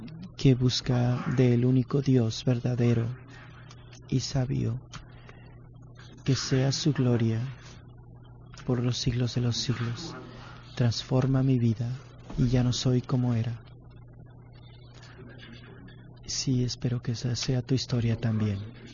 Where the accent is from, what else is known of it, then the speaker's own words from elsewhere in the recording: Thailand; born there; Spanish is a second language; moved away; Yo nací en Tailandia, a una familia budista que no conocía de Dios, nada cristianos, y vine aquí en 1989 para ir a la escuela.